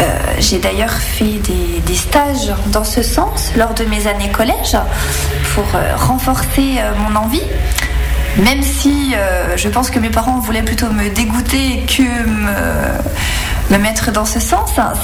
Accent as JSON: {"language": "French", "town": "Semur-en-Auxois", "region": "Bourgogne-Franche-Comté", "country": "France", "tie": "born or raised there", "said": "Donc, je suis née à Semur-en-Auxois, dans le 21, pas très loin d'Avallon. J'ai passé toute ma scolarité sur ce mur, finalement, de la maternelle jusqu'au lycée. Je suis toujours restée là-bas jusqu'en 2009"}